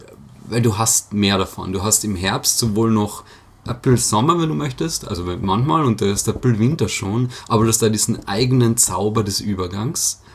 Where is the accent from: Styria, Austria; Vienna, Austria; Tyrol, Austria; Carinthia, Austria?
Carinthia, Austria; Villach; Hey, ich bin aus Villach.